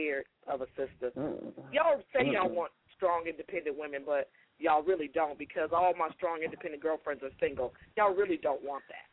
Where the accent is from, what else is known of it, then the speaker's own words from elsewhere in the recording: Inglewood, California, United States; I don't talk nothing. I'm from Inglewood. Do we lie? We don't play.